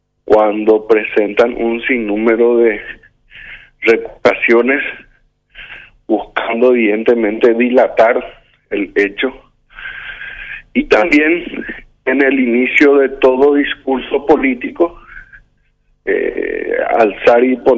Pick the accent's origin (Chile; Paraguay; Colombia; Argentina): Paraguay; nosotros como paraguayos